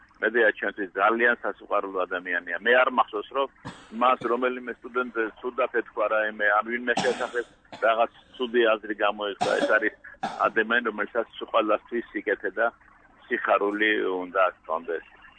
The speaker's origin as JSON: {"language": "Georgian", "region": "Tbilisi", "country": "Georgia", "tie": "born or raised there", "said": "ჩემი თაობა ვინც კი დაიბადეთ თბილისში და გავიზარდეთ"}